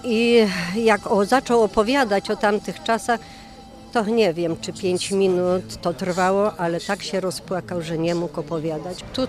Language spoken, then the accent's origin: Polish; Belarus; Ja jestem z obecnej Białorusi, ale miałam rodzinę we Lwowie, mojego ojca stryjowie.